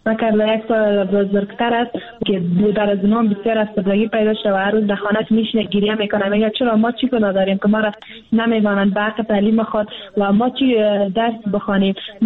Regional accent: Afghanistan; ما از افغانستان هستیم، افغان هستیم.

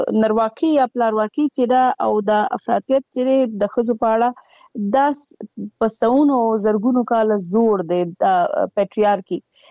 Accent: Peshawar, Khyber Pakhtunkhwa, Pakistan; لکه د مونږ د پیښور یو ورځ مانځلې و

